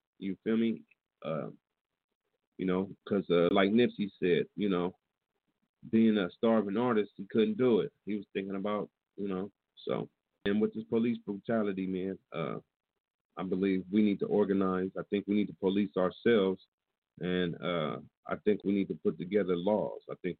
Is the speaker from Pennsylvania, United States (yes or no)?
no; Fairfield, California, United States; I thank God that I was raised in Fairfield, California, a melting pot.